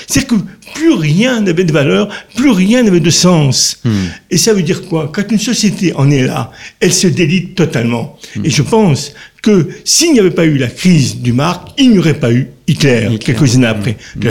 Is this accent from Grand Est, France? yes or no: yes; Grand Est, France; Je suis lorrain et j'ai pas tellement bien senti la mentalité et les réflexes